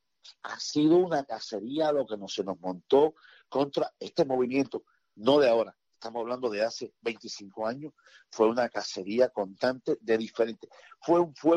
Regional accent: Manicaragua, Villa Clara, Cuba; desde Manicaragua, mi pueblo natal

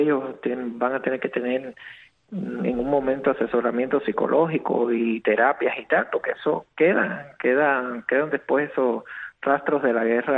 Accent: Cuba; moved away; esa comunidad LGBTI que yo dejé cuando yo salí de Cuba.

